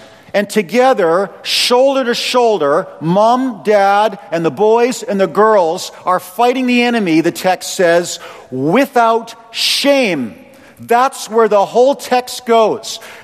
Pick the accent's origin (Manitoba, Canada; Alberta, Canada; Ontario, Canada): Alberta, Canada; Calgary; Terry and I grew up together in Calgary as little kids